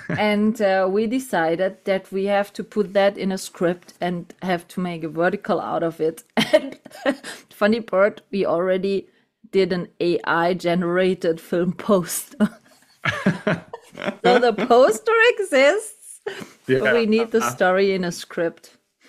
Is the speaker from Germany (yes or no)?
yes; Germany; English is a second language; I have a big castle here in my hometown, and I shoot it with a French production, French movie in my hometown castle.